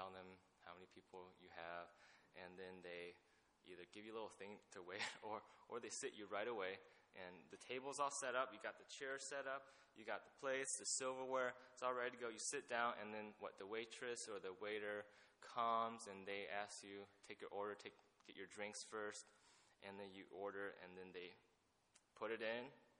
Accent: United States; because she grew up in China and I grew up here in the United States, so I don't really know this.

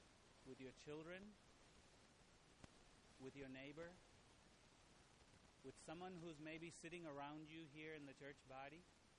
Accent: India; I understand, being Indian, I understand a lot of Chinese culture.

